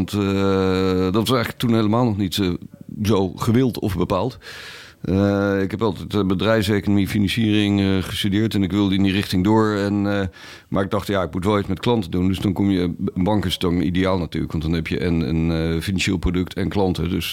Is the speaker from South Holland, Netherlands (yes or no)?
yes; Rotterdam, South Holland, Netherlands; now in Amsterdam, Netherlands; Maar ik kwam uit Rotterdam. Ik kom nog steeds uit Rotterdam.